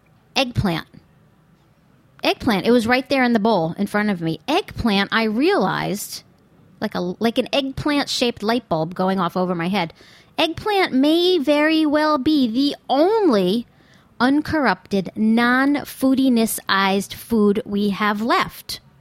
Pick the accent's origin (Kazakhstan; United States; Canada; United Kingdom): United States; I'm an American. That's what we do.